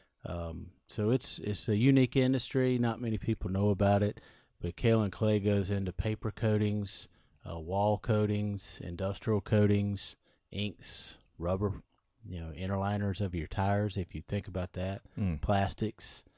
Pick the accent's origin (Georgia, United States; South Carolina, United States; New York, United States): Georgia, United States; Cairo; Well, you know, I grew up in Georgia. I grew up in a small town called Cairo, Georgia. Worked with my grandfather on a farm, you know, during the weekends and what have you.